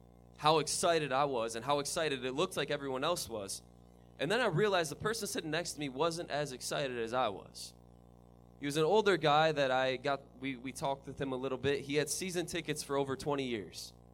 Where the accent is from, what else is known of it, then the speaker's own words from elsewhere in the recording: Michigan, United States; For me, I grew up in Michigan, a northerner